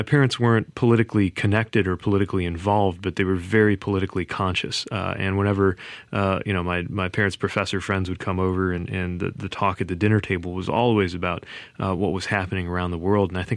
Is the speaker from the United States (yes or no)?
yes; South Bend, Indiana, United States; But I grew up here in South Bend. I grew up at a time when our city was really struggling.